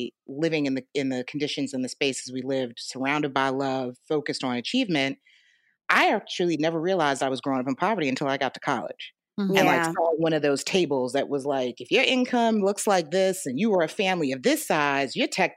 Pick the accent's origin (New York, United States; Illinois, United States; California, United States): New York, United States; New York City; growing up in New York, native New Yorker, wasn't raised by either of my parents, was raised by maternal parents